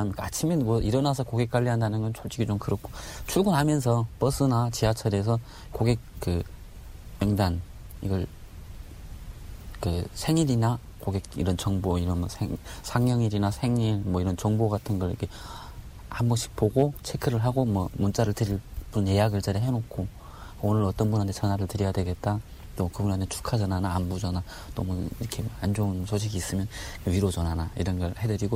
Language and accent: Korean; North Korea; now in South Korea; 굳이 뭐 내가 북한에서 온 누구입니다 이렇게 얘기를 안 하는.